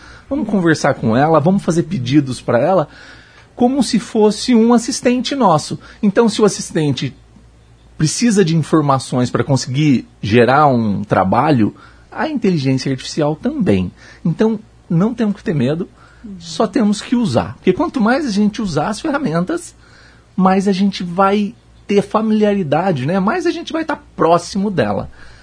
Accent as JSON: {"language": "Portuguese", "town": "Londrina", "region": "Paraná", "country": "Brazil", "said": "Eu sou de Londrina"}